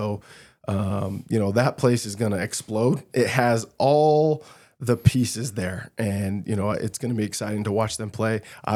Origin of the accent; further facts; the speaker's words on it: Boulder, Colorado, United States; growing up in Boulder, sports, depending on who you were, weren't very important.